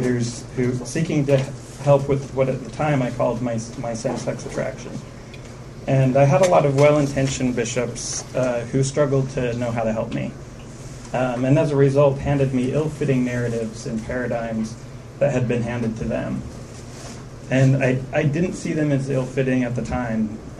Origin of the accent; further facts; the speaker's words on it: Sandy, Utah, United States; as a Mormon boy growing up in Sandy in the 80s, that wasn't something I identified with either.